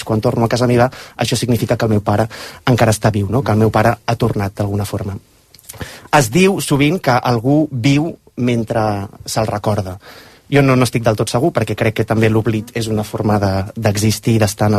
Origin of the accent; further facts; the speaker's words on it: Tarragona, Catalonia, Spain; perquè jo soc de Tarragona